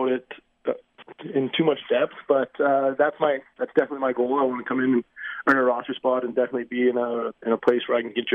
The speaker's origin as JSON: {"language": "English", "town": "Regina", "region": "Saskatchewan", "country": "Canada", "said": "I'm from Regina. My entire family's from Regina."}